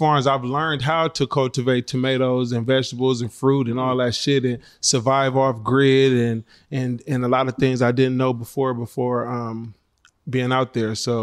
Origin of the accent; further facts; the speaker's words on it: Oakland, California, United States; Yeah, I'm from the town. I'm from Oakland.